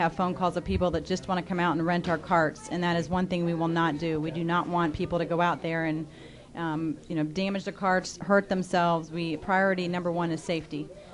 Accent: Indianapolis, Indiana, United States; I'm from Indianapolis, so motorsports has been part of my life since I was these kids' age.

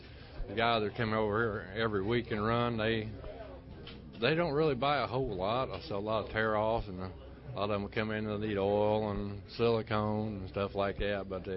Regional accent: Indiana, United States; I have run some figure eights down here, too, but I come from Indiana

